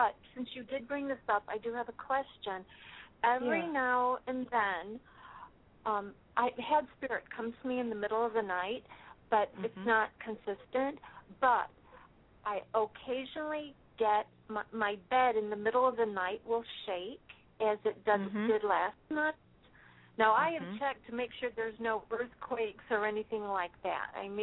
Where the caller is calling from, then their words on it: California, United States; I'm calling from California.